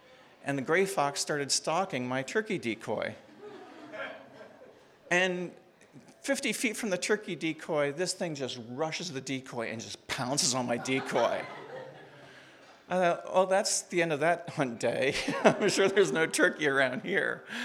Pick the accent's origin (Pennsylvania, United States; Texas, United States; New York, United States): Pennsylvania, United States; I grew up in Pennsylvania, and I didn't actually start hunting until I went to college at the University of Wisconsin